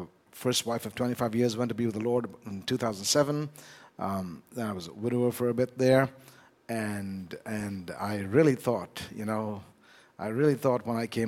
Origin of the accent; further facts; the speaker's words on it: India; And I grew up in India, went to an Assemblies of God church, went to Bishop Cotton's school, which is rated like number 3 in the whole country of 1 billion people.